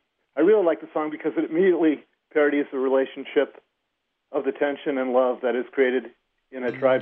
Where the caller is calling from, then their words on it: Wake Forest, North Carolina, United States; Wake Forest, North Carolina.